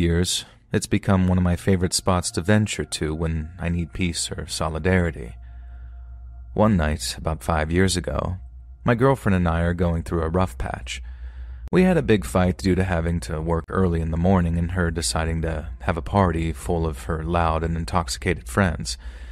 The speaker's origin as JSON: {"language": "English", "region": "Midwest", "country": "United States", "tie": "born or raised there", "also_born_or_lived": "East Coast", "said": "I'm 33 and I live in the rural Midwest. I was born and raised in my hometown, and with the exception of a few months of living with my father on the East Coast, I've lived here my entire life."}